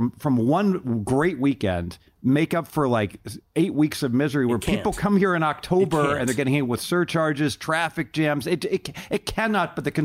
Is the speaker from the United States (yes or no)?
yes; Ohio, United States; so I grew up in Southern Ohio and the Big Red Machine, so I'm somewhat biased